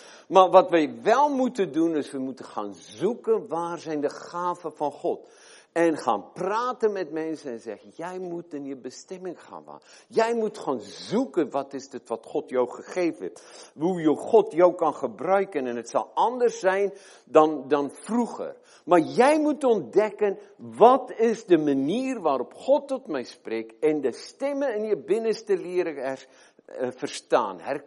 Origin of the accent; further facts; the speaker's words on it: South Africa; Dutch is a second language; En komen uit het droog land, ik kom uit Zuid-Afrika, ik kan het ook horen, ik leg wel eens de klemtoon verkeerd.